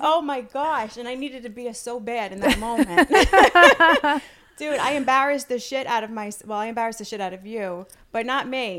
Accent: Staten Island, New York, United States; Oh, I'm from Staten Island, born and raised.

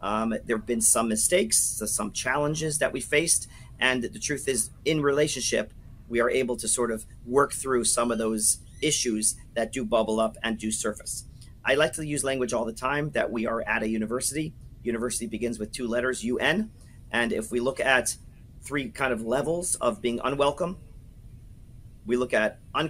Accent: Maryland, United States; I grew up in Maryland, and two of my high school classmates who moved to Israel

